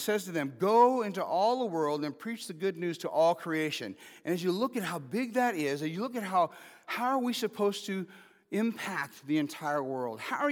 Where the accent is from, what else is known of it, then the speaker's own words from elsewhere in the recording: Albany, Oregon, United States; born there; I can't imagine staying within 200 miles from where I was born, because I was born in Albany